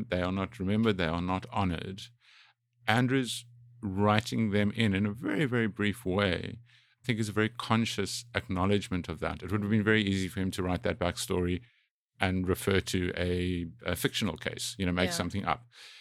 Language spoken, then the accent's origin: English; South Africa; or as a South African, you don't read it the same way as you would Nordic crime or something like that.